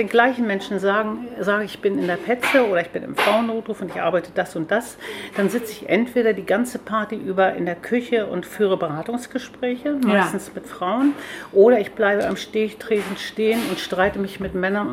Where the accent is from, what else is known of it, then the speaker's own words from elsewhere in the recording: Lüchow, Lower Saxony, Germany; Ich sage immer, ich bin in Lüchow aufgewachsen, Lüchow-Dannenberg.